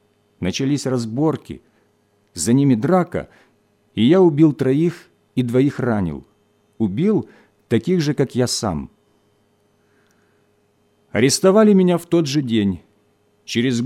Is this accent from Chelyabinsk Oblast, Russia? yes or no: no; Novosibirsk, Novosibirsk Oblast, Russia; Родился я в Новосибирске, где и прожил всю свою жизнь до последнего преступления.